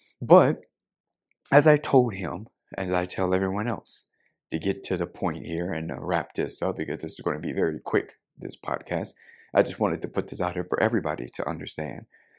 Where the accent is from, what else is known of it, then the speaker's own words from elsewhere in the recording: Las Vegas, Nevada, United States; Growing up in Las Vegas, Nevada